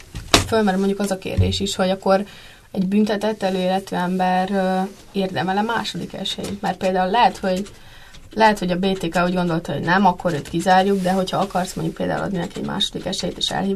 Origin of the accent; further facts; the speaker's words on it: Pécs, Baranya, Hungary; mert én pécsi vagyok